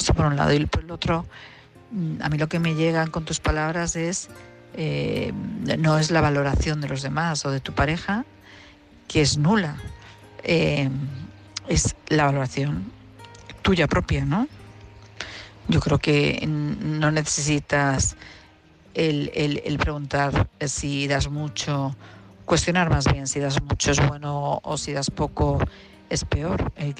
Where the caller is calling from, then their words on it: Madrid, Community of Madrid, Spain; de Madrid.